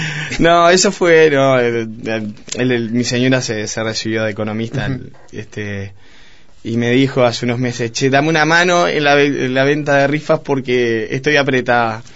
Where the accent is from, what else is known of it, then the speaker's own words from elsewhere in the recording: Tacuarembó, Uruguay; yo soy de Tacuarembó, entonces desde que mi padre, que era chico, me iba a pescar con él